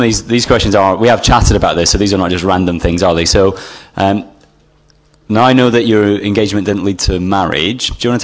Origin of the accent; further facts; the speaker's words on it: Scotland, United Kingdom; as an ignorant Scotsman